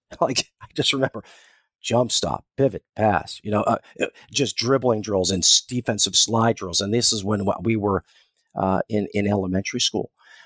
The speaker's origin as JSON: {"language": "English", "town": "Bethlehem", "region": "Pennsylvania", "country": "United States", "tie": "born or raised there", "said": "And I grew up in Bethlehem, Pennsylvania, out on the eastern side of the state, an old steel town, and a great sports town."}